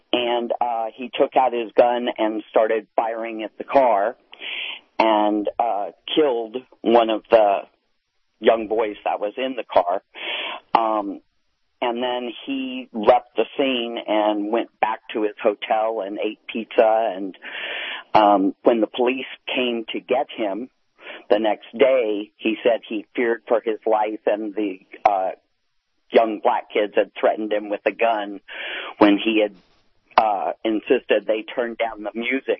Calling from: Florida, United States; I am calling from Florida to give you a heads up on the next Trayvon Martin case.

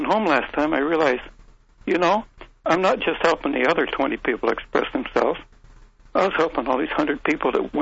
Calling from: Oregon, United States; I'm calling from Oregon.

